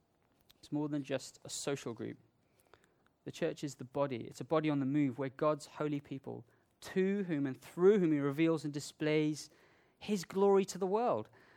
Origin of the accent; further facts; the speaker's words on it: India; And growing up in India, this is definitely the case when you're on the road.